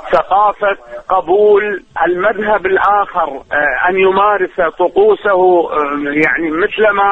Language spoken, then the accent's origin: Arabic; Iraq; خصوصا عندنا في العراق أو في العالم العربي